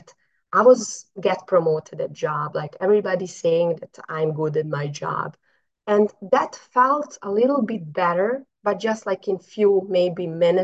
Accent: Bosnia & Herzegovina; English is a second language; I'm coming from Bosnia, so we have like there a lot of problems, but anxiety is not one of them.

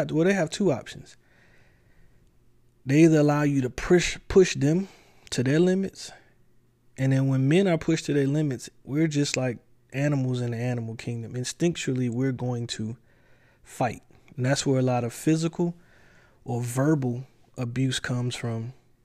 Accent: the South, United States; I can move past that because I'm from the South. Everybody is loud.

